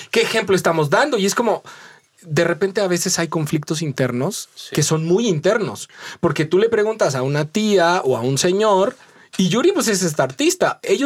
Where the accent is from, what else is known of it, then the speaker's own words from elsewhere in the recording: Mexico; somos mexicanos y a todos nos dieron la misma leche materna